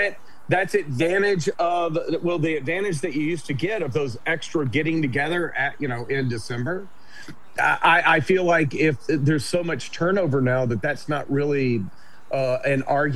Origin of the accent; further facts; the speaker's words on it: the South, United States; I grew up in the South, where we didn't really have, we didn't care about NFL at all.